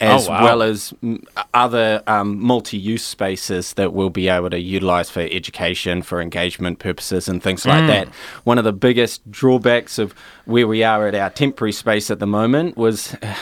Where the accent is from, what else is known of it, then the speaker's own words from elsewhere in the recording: Christchurch, Canterbury, New Zealand; I'm from Christchurch, but had been living overseas for nearly 14 years.